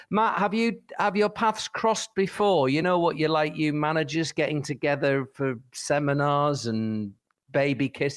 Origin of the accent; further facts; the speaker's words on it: Middlesbrough, North East England, United Kingdom; Some of you may know, as I'm always going on about it, that Middlesbrough is my hometown, and that's where my personal football allegiance lies.